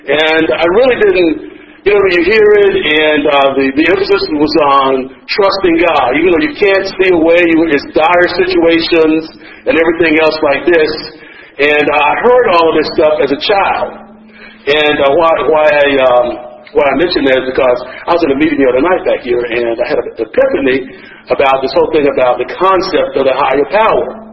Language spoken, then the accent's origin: English; Albany, Georgia, United States; also born or lived in Memphis, Tennessee; I grew up in Albany, Georgia, and Memphis, Tennessee.